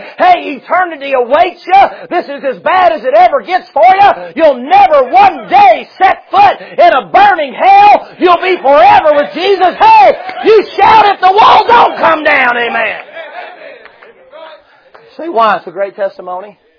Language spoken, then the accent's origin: English; Tennessee, United States; Hey, I'm from Tennessee, buddy.